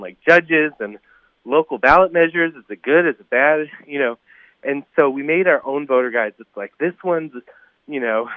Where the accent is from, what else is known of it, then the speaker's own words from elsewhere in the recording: Chicago, Illinois, United States; Because, you know, I grew up in Chicago, like, with friends on both sides of the tracks